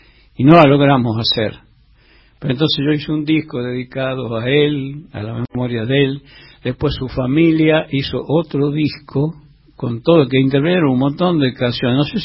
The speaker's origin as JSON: {"language": "Spanish", "town": "Chuquis", "region": "La Rioja", "country": "Argentina", "tie": "born or raised there", "said": "Él había estado por Chuquis, por mi pueblo, en una oportunidad"}